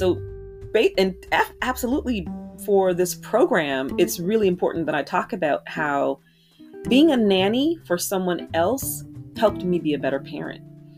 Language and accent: English; Kalamazoo, Michigan, United States; moved away as an adult; So I am from Kalamazoo, Michigan, born and raised. I moved to Los Angeles when I was 18. Literally probably on the wind, you know, trying to get out of Kalamazoo because it was such a small town.